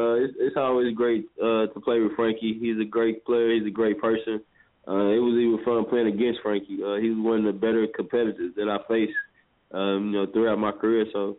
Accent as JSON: {"language": "English", "town": "Fort Worth", "region": "Texas", "country": "United States", "tie": "born or raised there", "said": "Man, it's actually fun. I mean, as a kid, it was fun growing up. I haven't been there a lot of my adult life."}